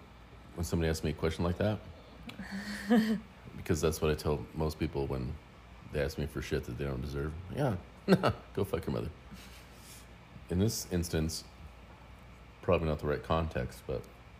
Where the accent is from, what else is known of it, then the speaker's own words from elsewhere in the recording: Colorado, United States; I'm from Colorado.